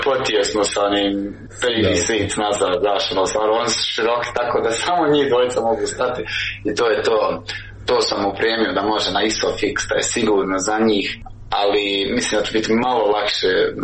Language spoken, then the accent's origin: Bosnian; Bosnia & Herzegovina; now in Switzerland; Sa Idrizom smo u stvari došli iz Bosne do Švicarske, znaš, znači sa njim smo opet veliko putovanje, 10 dana smo putovali